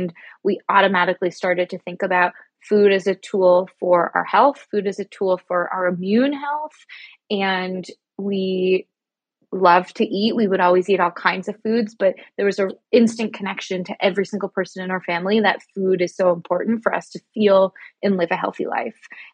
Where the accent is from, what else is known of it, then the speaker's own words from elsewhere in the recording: Canada; now in New York City, United States; I'm actually Canadian, so I was doing all of this in Canada. And then I moved to New York City to do a graduate degree at NYU.